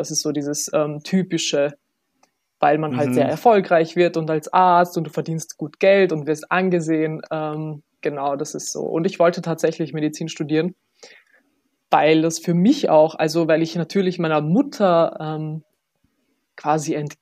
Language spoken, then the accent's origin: German; Bosnia & Herzegovina; Ich bin 24, ich studiere Publizistik und Kommunikationswissenschaften. Genau, ich komme ursprünglich aus Bosnien